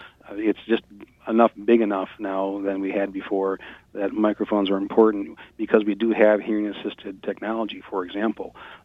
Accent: Alpena, Michigan, United States; particularly the Thunder Bay Preserve up near Alpena, which is my hometown.

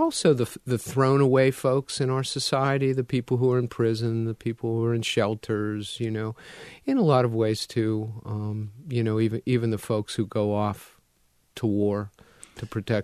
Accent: Pittsburgh, Pennsylvania, United States; now in North Carolina, United States; I grew up in Pittsburgh, went to undergraduate and graduate school at the University of Pittsburgh.

